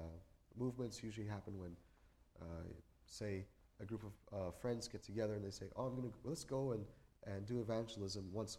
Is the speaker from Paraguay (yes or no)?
yes; Paraguay; also born or lived in United States; We moved back to Paraguay in 98. I was born in Paraguay, but kind of grew up a little bit in the States. So I don't really know what my mother tongue is because I kind of grew up in the States, but we always speak Spanish in the house